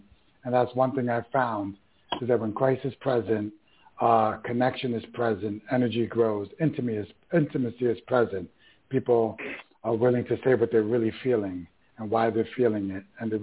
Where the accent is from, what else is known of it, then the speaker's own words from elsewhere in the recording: Bronx, New York, United States; You know, I grew up in the Bronx, New York, in the 70s, 80s.